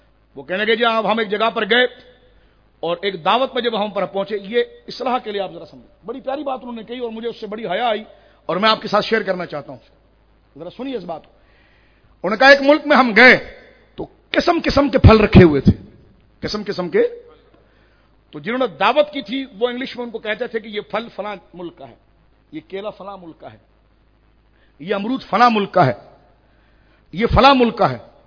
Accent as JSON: {"language": "Urdu", "country": "Pakistan", "said": "میں نے کہا مجھے فخر ہے کہ میں پاکستانی ہوں الحمدللہ."}